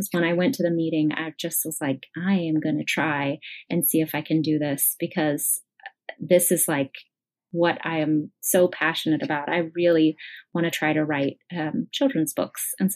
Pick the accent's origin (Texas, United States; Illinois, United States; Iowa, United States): Texas, United States; Weatherford; also born or lived in San Antonio / Hawaii; now in Austin, United States; I grew up in Weatherford and went there for high school and was one of the only Asian American kids at my school in the town. And then I did college in San Antonio, lived in Hawaii for a while, and now I live in Austin, Texas